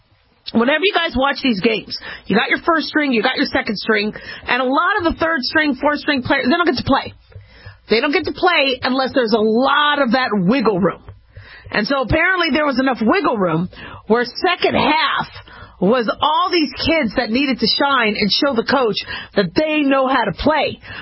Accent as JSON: {"language": "English", "town": "Las Vegas", "region": "Nevada", "country": "United States", "said": "I'm from Las Vegas, Nevada. Woo-hoo, yay, Las Vegas, rock on."}